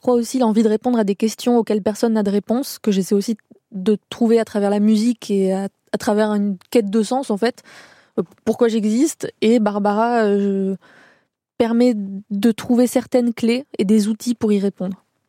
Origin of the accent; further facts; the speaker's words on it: Lebanon; mon père est libanais, ma mère est française et j'ai passé toute mon enfance au Liban.